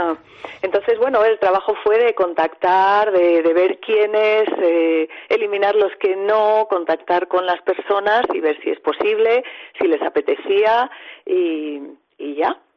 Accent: Ponferrada, Castile and León, Spain; de crear este ciclo aquí, en Ponferrada, en mi tierra, ¿no? En nuestra tierra, imagino.

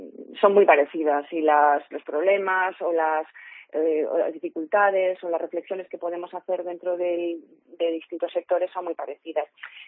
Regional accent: Galicia, Spain; somos muy gallegos. Voy a darte una respuesta gallega.

